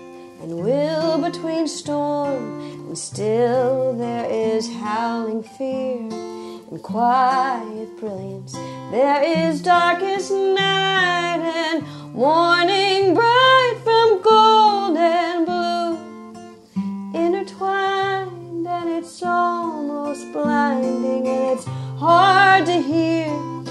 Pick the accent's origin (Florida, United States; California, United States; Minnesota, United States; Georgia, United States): Minnesota, United States; Falcon Heights; The Twin Cities. I grew up really close to the State Fair in Falcon Heights, which is a tiny, tiny suburb, but really is just the State Fair like neighbor.